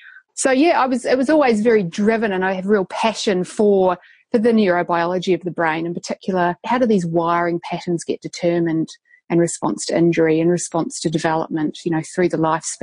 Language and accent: English; New Zealand; accent: Kiwi; And I know it was not my Kiwi accent